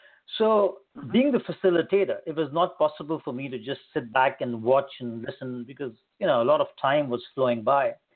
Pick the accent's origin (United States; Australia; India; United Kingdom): India; I have moved around a lot in my life. I grew up in India, and I have a bachelor's honors in economics and mathematics